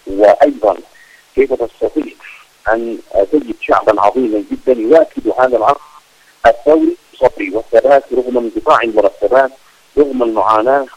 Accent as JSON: {"language": "Arabic", "country": "Yemen", "said": "وأيضا إفشال مخططاتهم في السيطرة الكاملة على بلدنا اليمن"}